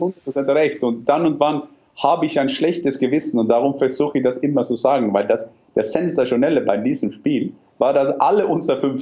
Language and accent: German; Norway; German is a second language; ich bin Norweger.